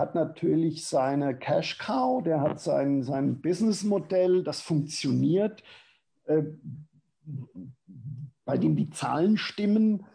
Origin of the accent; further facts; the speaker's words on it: Germany; now in New York, United States; Und ich habe noch nie so eine hohe Wertschätzung für Deutschland erfahren, wie jetzt in New York